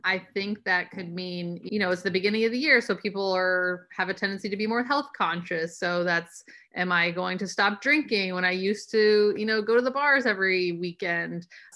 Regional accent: the South, United States; I'm from the South, so whenever there's family get-togethers, I mean, it's usually surrounded by food.

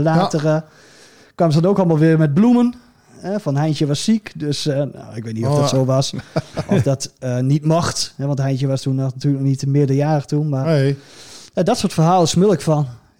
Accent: Hoogezand-Sappemeer, Groningen, Netherlands; bij ons in Hoogstandsappenmeer

